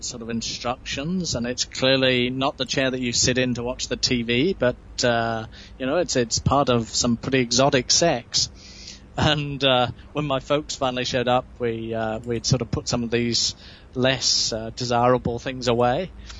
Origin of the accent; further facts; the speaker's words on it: Tainan, Taiwan; I'm from Tainan, Taipei.